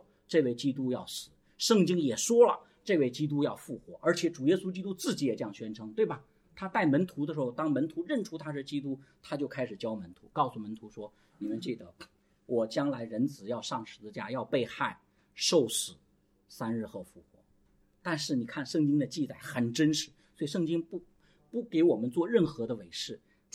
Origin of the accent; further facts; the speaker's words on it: China; 我们中国人很双标，对吧？